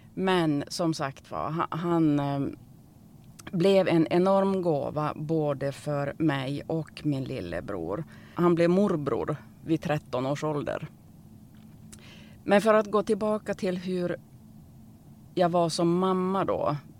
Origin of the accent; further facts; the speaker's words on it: Norrland, Sweden; Men jag är ju från Norrland